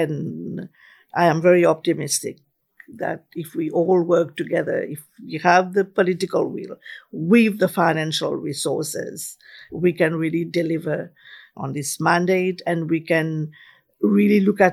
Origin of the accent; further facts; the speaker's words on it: Mauritius; In my home country, Mauritius.